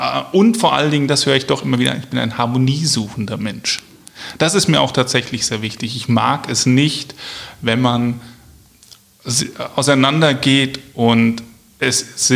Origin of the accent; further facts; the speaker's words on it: Marburg, Hesse, Germany; moved away as an adult; now in Wiesbaden, Germany; Ich bin 2009 hierher gezogen und komme ursprünglich aus Mittelhessen, aus Marburg. Dort bin ich groß geworden, habe meine Kindheit, meine Jugend, meine Berufsanfänge verbracht. Und bin dann, wie gesagt, in 2009 hier nach Wiesbaden gezogen.